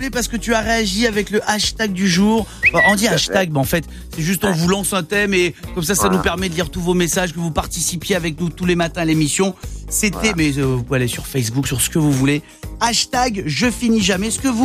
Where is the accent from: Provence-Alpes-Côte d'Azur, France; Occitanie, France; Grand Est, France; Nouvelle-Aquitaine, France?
Provence-Alpes-Côte d'Azur, France; Aix-en-Provence; Moi, tu sais que je suis d'Aix, hein, je suis à Aix tous les étés.